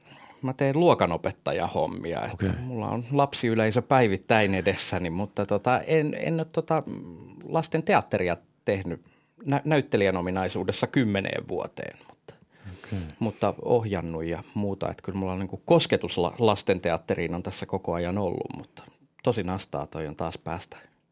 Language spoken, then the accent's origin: Finnish; Riihimäki, Kanta-Häme, Finland; Mä olen kyllä hämäläinen alkujani, että mä olen Riihimäeltä kotoisin